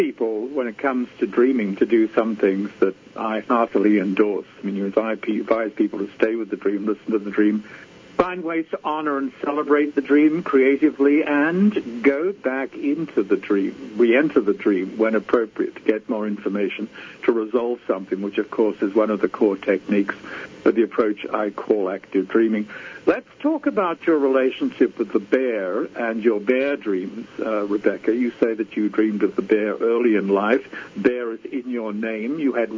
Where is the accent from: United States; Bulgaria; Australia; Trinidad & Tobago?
Australia; now in North America; I'm Australian. We don't have native bears in Australia, but when I started living in North America